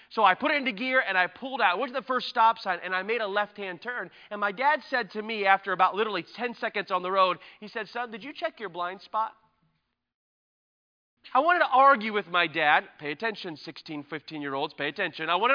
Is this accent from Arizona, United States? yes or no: yes; Tucson, Arizona, United States; now in Indiana, United States; I'm from Tucson, Arizona. I was raised in Arizona out west